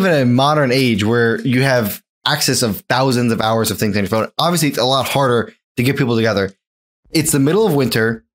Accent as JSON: {"language": "English", "region": "Tuscany", "country": "Italy", "said": "I'm from Tuscany."}